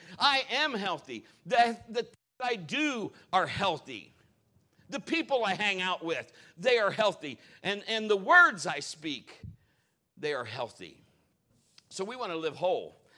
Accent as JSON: {"language": "English", "town": "Marion", "country": "United States", "tie": "born or raised there", "said": "I was born and raised here in Marion"}